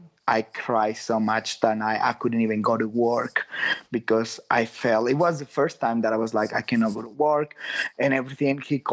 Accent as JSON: {"language": "English", "town": "Guadalajara", "region": "Jalisco", "country": "Mexico", "said": "I'm from Guadalajara. I was living in San Francisco almost every weekend."}